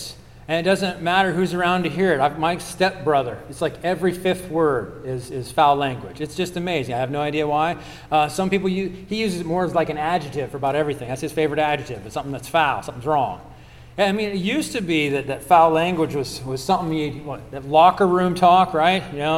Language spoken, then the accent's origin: English; Ohio, United States; because I'm from Ohio, we call it pop, right?